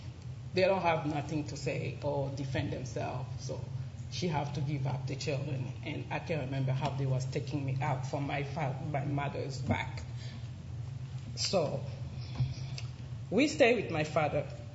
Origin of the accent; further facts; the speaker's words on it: Kinshasa, DR Congo; English is a second language; So I lived there since I was born in city, which is Kinshasa.